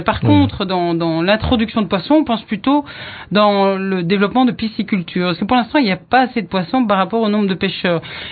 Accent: Belgium; moi je viens de Belgique

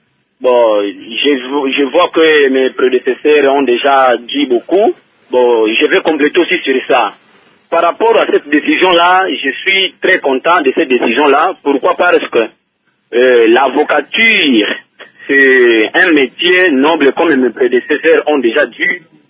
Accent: Kindu, Maniema, DR Congo; Même ici chez nous à Kindu, nous connaissons de tels cas comme ça.

